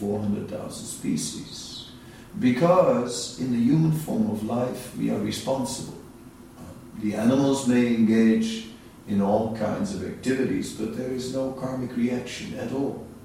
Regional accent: Netherlands; You know, so then I said, oh, I'm also from Holland, this and that.

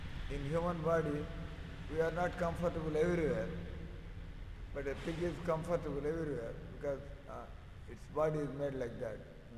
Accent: Kurukshetra, Haryana, India; People in Kurukshetra, no, we are from Kurukshetra. There are people in Kurukshetra, most of the people.

